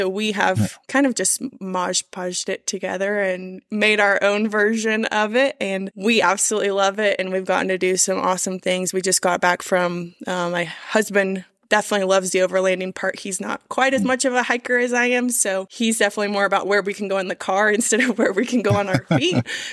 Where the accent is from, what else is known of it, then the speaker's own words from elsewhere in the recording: Midwest, United States; I grew up in the Midwest. I don't know anybody that backpacks.